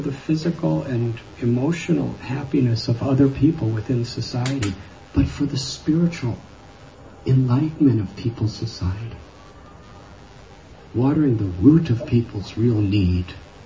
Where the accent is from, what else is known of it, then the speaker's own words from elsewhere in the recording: United States; now in India; So, from my perspective, I was born and raised in America, and I've been living in India more or less since 1970, for the past 42 years.